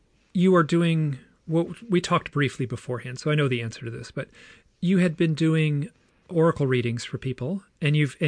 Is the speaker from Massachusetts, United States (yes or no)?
no; Michigan, United States; I was born and raised in Michigan, and there's kind of this Midwestern kind of like, oh, don't you dare try to be the center of attention kind of headspace in the culture I grew up in.